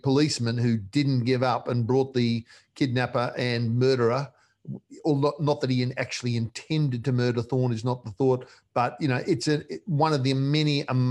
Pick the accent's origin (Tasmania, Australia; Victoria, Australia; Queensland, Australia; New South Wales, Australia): New South Wales, Australia; Sydney; back in the 70s, late 70s particularly, we Sydneysiders were very proud of our